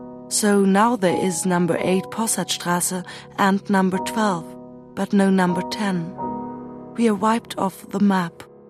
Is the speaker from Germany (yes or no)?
yes; Munich, Bavaria, Germany; I was born in Munich and regarded myself always as a Münchner Kindl, a Munich kid who wore a dirndl in summer. My mother, too, was born in Munich. My father was a Bavarian from Arnstein, but established himself as a lawyer in Munich in 1914.